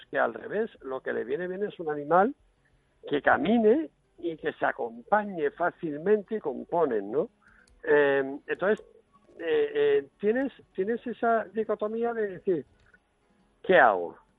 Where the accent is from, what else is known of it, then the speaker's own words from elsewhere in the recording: Cádiz, Andalusia, Spain; es en mi tierra, que es en Cádiz, pero siempre es un gusto ser profeta en tu tierra